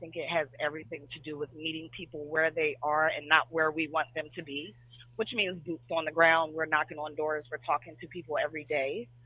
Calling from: Greensboro, North Carolina, United States; I'm calling from the Greensboro, North Carolina area.

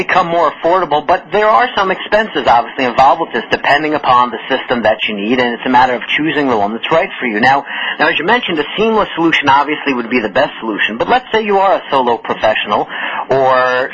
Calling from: Boston, Massachusetts, United States; If you're in, like, for example, I said I was dialing in from Boston today, it might be snowstorms that prevent you from getting in the office.

